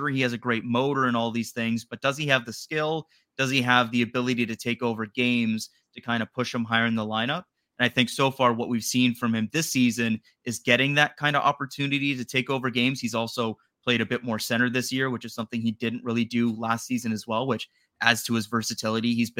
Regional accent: Strathroy, Ontario, Canada; Easton Cowan's from Strathroy, Ontario. He's from my hometown. I'm well aware of the fact that it's a big hockey town and a Maple Leafs town as well.

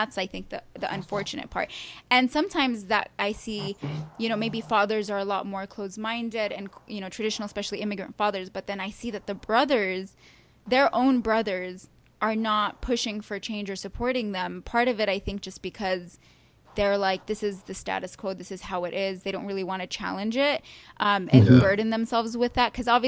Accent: Yemen; Especially when we talk about Arab culture, like I'm an Arab, I'm from Yemen

